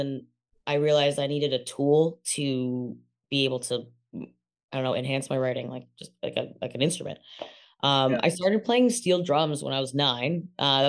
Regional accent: Toronto, Ontario, Canada; Yeah, I grew up on Ossington Bloor.

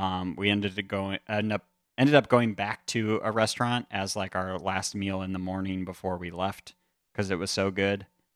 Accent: Chicago, Illinois, United States; We mentioned that we're from Chicago.

